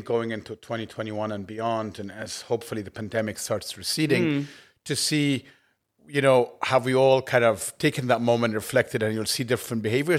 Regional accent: Egypt; I grew up in Egypt and there was very little in my mind about being Egyptian. I mean, I was just Egyptian.

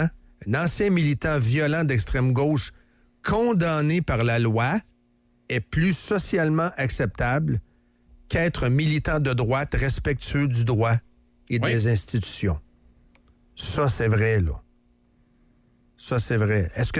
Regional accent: Shawinigan, Quebec, Canada; born there; moved away; moi, je suis né à Shawinigan.

